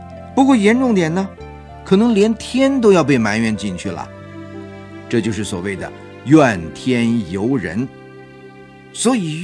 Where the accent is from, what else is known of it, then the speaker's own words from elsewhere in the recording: China; 这是我们中国人的说法